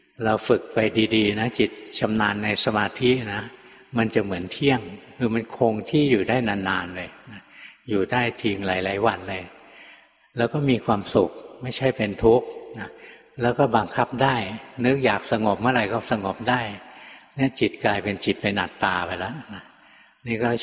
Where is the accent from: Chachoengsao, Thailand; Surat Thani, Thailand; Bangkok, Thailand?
Bangkok, Thailand; เราเป็นคนกรุงเทพในขณะที่ครูบาอาจารย์อยู่อีสานอยู่ภาคเหนืออยู่ตั้งไกล